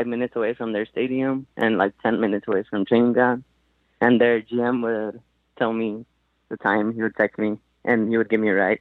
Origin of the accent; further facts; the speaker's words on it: United States; because I'm an American, so it's different for them.